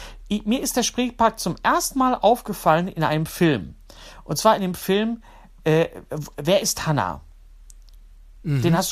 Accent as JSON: {"language": "German", "region": "North Rhine-Westphalia", "country": "Germany", "said": "bei uns im Ruhrgebiet"}